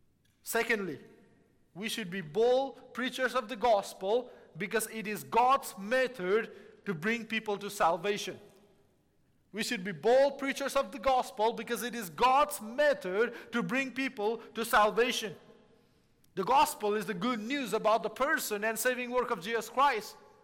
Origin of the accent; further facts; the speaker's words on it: Nepal; I was born and raised in Nepal